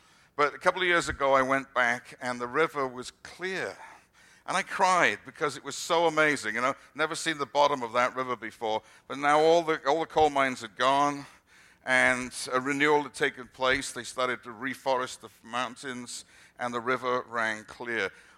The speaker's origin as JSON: {"language": "English", "country": "United Kingdom", "lives_now": "United States", "said": "Remember when I came from Britain originally, we have large areas of brick."}